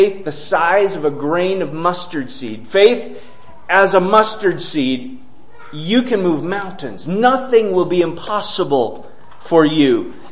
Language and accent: English; Minnesota, United States; I grew up in Minnesota. I'd never really seen mountains. I mean, technically we have one hill they call a mountain